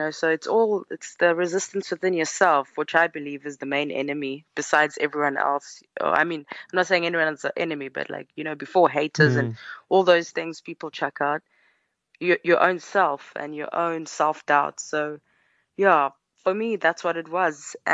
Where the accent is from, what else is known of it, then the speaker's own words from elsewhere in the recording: Eswatini; moved away as an adult; also born or lived in South Africa; I'm from Eswatini. I always tell the story. I got to Durban, started making it.